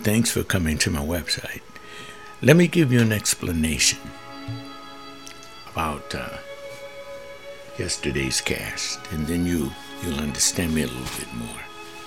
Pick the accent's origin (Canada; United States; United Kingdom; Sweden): United States; California; I grew up here in South Central in the black community